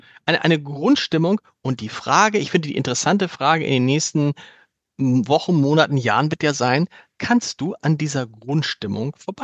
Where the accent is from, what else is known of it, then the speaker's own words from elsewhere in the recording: Hamburg, Germany; ich als Hamburger